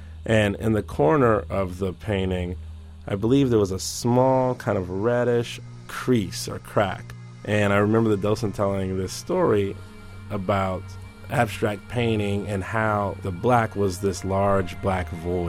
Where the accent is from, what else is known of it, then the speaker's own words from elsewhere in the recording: Evanston, Illinois, United States; I grew up in Evanston, which is the first northern suburb of Chicago City proper, where my mother lived, and I went to school there.